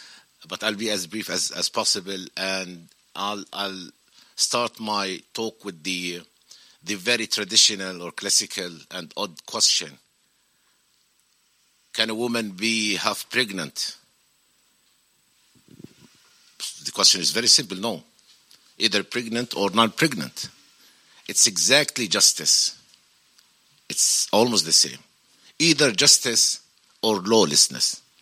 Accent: Gaza, Gaza Strip, Palestine; I'm from Gaza

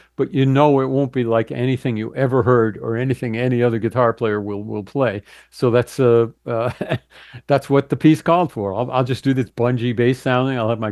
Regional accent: Boston, Massachusetts, United States; accent: Boston; it starts off with me just kind of yelling "rock, rock hard," back with my Boston accent.

